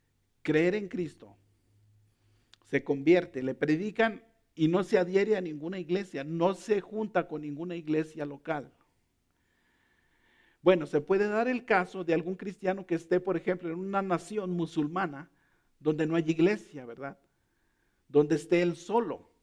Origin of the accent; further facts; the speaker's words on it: Mexico; Ellos nomás verifican en el sistema con mi acta de nacimiento y con todo de que yo de verdad soy mexicano.